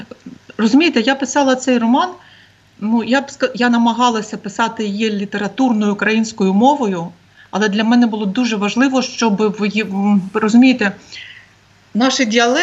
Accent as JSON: {"language": "Ukrainian", "town": "Zakazanka", "region": "Brest Region", "country": "Belarus", "tie": "born or raised there", "said": "мова, якою ми розмовляємо там у нас на Берестейщині, на моєму рідному селі Заказанка, це мова українська."}